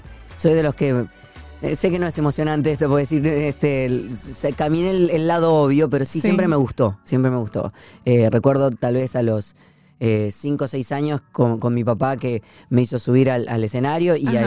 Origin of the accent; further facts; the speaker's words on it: Morón, Buenos Aires Province, Argentina; also born or lived in La Plata; Pero en realidad viví toda mi vida, hasta los 18 años, en la ciudad de Morón.